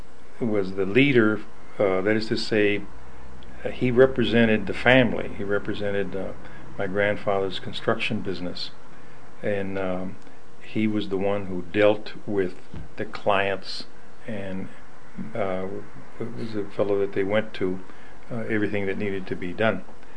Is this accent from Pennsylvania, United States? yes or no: no; Tornillo, Texas, United States; born there; I was born in Tornillo, Texas, in the El Paso County, down the Lower Valley, about 50 miles from here.